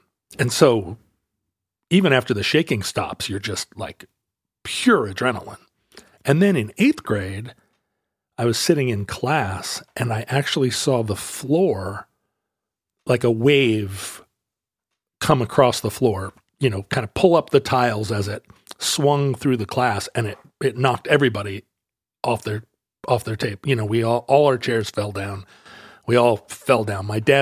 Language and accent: English; Alaska, United States; because growing up in Alaska, the 1964 earthquake is super present in everyone's mind.